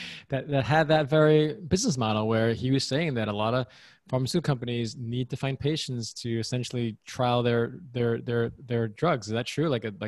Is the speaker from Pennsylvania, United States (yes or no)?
no; New York City, New York, United States; So, because I'm from New York too, that's why I laugh